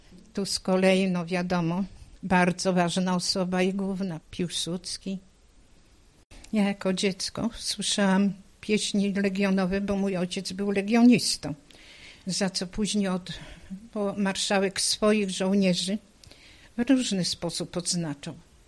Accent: Greater Poland Voivodeship, Poland; born there; Jestem powojenna z 1946. Urodziłam się w Poznańskim, koło Chodzieży.

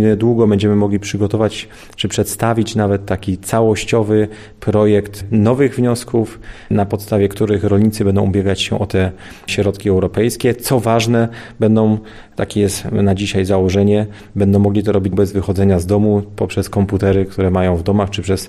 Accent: Beskids, Poland; Akurat pochodzę spod Beskidzia, więc mamy tradycyjne regionalne scypki, oscypki

